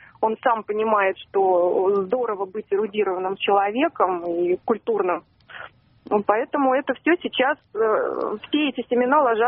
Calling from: Moscow, Russia; я из Москвы звоню.

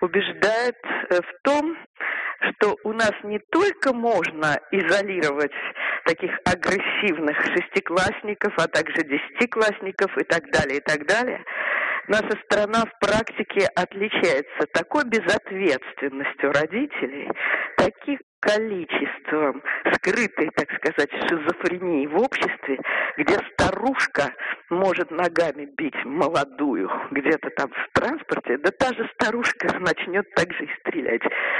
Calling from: Moscow, Russia; Я звоню из Москвы.

